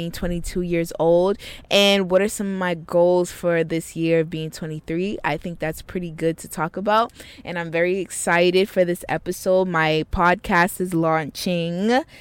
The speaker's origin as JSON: {"language": "English", "town": "Boston", "region": "Massachusetts", "country": "United States", "said": "know if you're from Boston, but if you are, shout out to you, my Bostonians. I'm at did you hear my accent?"}